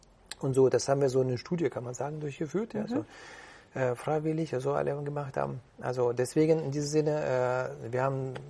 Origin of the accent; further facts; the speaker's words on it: Kyiv, Ukraine; German is a second language; now in Germany; ich kam nach Deutschland, ich habe noch nicht einen Cent in der Tasche gehabt, weißt du, und ich komme aus Ukraine, aus Kiew und so, das war Sowjetunion noch damals